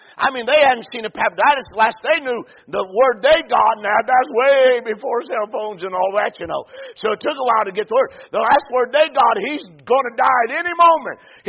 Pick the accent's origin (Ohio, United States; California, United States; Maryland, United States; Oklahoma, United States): Ohio, United States; I was about 14. And I was raised in Ohio.